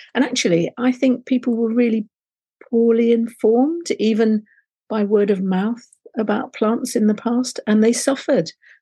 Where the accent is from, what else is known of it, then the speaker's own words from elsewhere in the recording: London, United Kingdom; also born or lived in Liverpool; now in Exeter, United Kingdom; I used to live in Liverpool, being a Londoner originally. I moved down to Exeter.